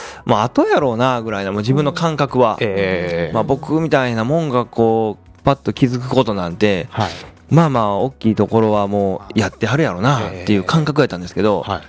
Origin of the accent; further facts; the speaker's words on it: Taiwan; Japanese is a second language; もう台湾人ですけど日本の美容学校を卒業して